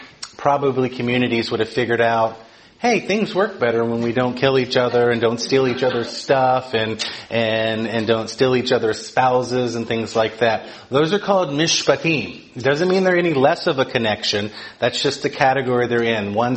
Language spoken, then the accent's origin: English; Atlanta, Georgia, United States; I'm from Atlanta, so I know what it is to be a southerner